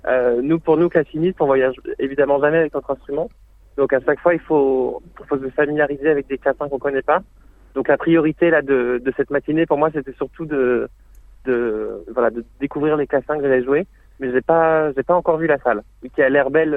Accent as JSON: {"language": "French", "town": "Angers", "region": "Pays de la Loire", "country": "France", "tie": "born or raised there", "said": "moi j'ai grandi à Angers dans l'ouest de la France"}